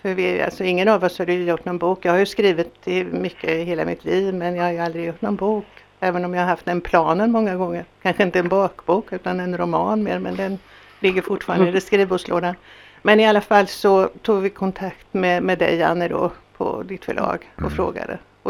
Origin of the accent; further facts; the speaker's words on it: Småland, Sweden; Nej, jag är smålänning. Jag har bott här i Tranås i många år faktiskt.